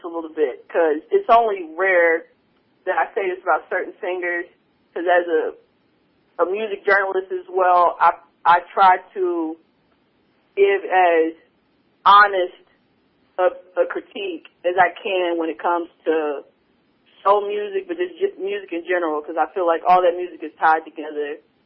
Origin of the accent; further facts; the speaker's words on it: Oklahoma, United States; I'm from Oklahoma. We talk country.